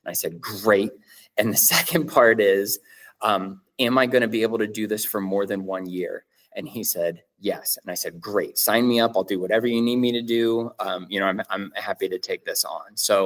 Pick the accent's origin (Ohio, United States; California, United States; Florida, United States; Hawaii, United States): Ohio, United States; Canton; I was born and raised here in Canton. I went to Perry High School. I went to Ohio State for college